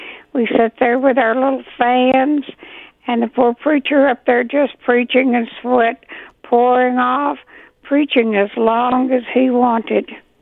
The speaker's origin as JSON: {"language": "English", "town": "Waldo", "region": "Arkansas", "country": "United States", "tie": "born or raised there", "said": "Now, my home is in Arkansas. My hometown was Waldo, Arkansas, not far from Texarkana."}